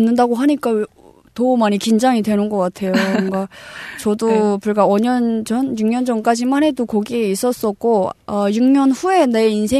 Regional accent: Pyongyang, North Korea; now in South Korea; 저도 정말 평양이지만 역시나 너무 힘들게 살았었는데 지금 한국에 와서 진짜 너무너무

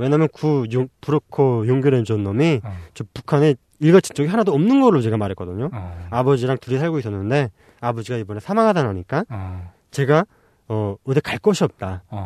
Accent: Ryanggang, North Korea; 제가 양강도에서 탈북을 했는데요.

